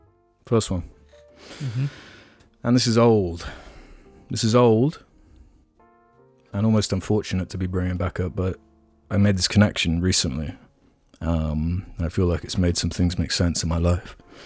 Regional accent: Jersey; Growing up on Jersey Island, we'd frequent Jersey Zoo.

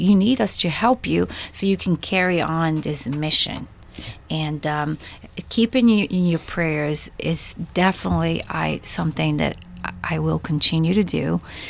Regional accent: Brazil; I grew up in Brazil, and it was very different.

